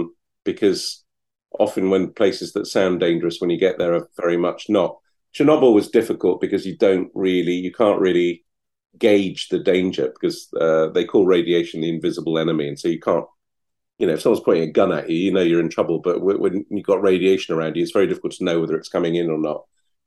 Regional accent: Lebanon; Well, I grew up in Lebanon, which was probably not your standard place to grow up.

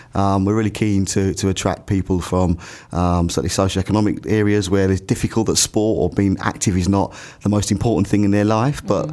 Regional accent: Brentwood, East of England, United Kingdom; you don't see that anymore as often as it certainly was when I was growing up in Brentwood.

